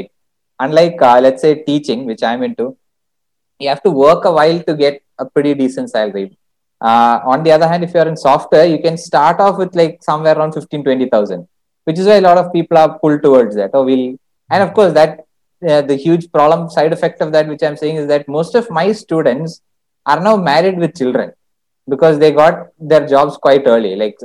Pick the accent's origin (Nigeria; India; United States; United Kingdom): India; Kerala; first language Malayalam; English is a second language; people will identify you as a Kannadiga or me as a Malayali.